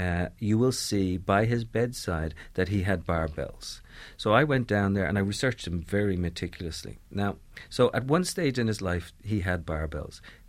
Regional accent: Dublin, Leinster, Ireland; I remember growing up in Dublin in the 1970s

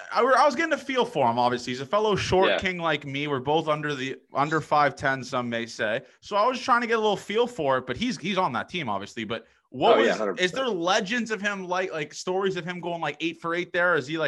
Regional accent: Canada; because obviously I'm Canadian, when you think of like these massive schools in the U.S.

